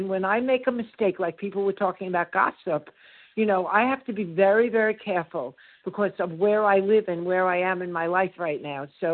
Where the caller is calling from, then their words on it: Florida, United States; I'm calling from Florida, from Florida.